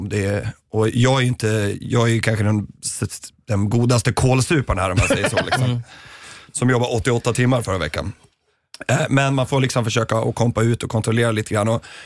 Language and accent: Swedish; Dalarna County, Sweden; som jag började dricka färnet med hemma i Dalarna